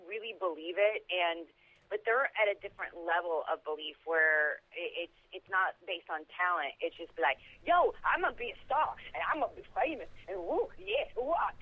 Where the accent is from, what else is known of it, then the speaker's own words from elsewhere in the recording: Miami, Florida, United States; now in Los Angeles, United States; And I grew up in Miami. I left my whole family and everything.